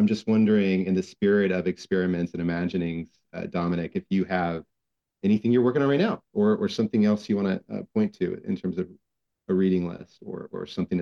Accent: Houston, Texas, United States; I think, so I grew up in Houston, as you know, and I didn't even apply to Rice.

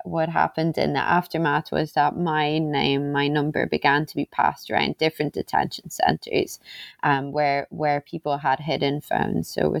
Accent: Ireland; So like you said … I'm an Irish journalist.

